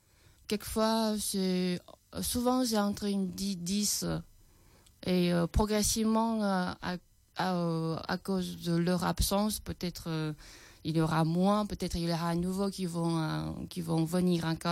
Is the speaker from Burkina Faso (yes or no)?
no; China; first language Chinese; French is a second language; ma langue maternelle, c'est-à-dire les Chinois, même nous les Chinois, on n'a pas pris la grammaire, la vraie grammaire à l'école.